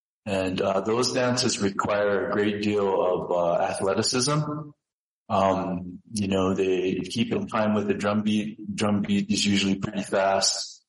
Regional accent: Crow Agency, Montana, United States; growing up in Crow Agency, it was always hot. It's always been hot there.

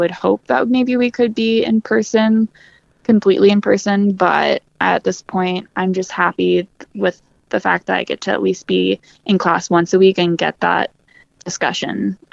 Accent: Oregon, United States; now in Bozeman, United States; I am in state. I'm from Oregon, but my freshman year, because my sister was living here, I was able to live off campus and get residency.

